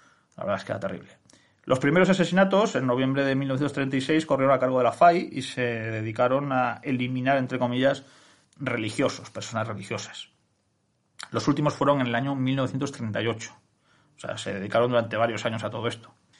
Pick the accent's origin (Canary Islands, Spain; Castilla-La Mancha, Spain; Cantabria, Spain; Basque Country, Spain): Cantabria, Spain; Santander; Yo que soy de Santander